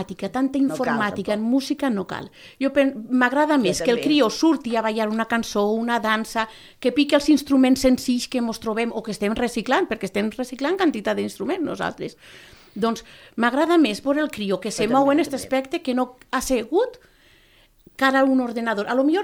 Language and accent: Catalan; Valencia, Valencian Community, Spain; jo sóc de València i jo recordo de petita, que concert que feien en el poble